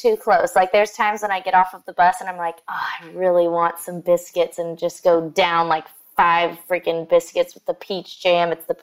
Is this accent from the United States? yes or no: yes; Sugar Land, Texas, United States; Well, my parents chose Sugar Land in 1995, I guess, like, yeah, when I was born, because it wasn't super populated.